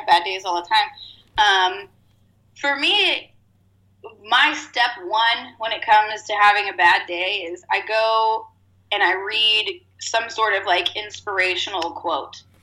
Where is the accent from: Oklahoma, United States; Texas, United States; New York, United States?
Texas, United States; Corpus Christi; now in Austin, United States; Well, I grew up in Corpus Christi, Texas, so I grew up surfing there.